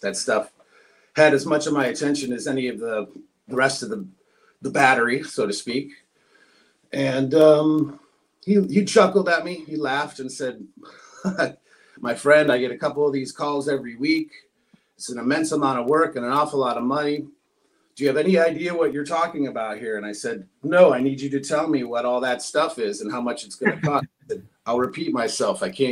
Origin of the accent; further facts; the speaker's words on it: Detroit, Michigan, United States; I'm originally from Detroit.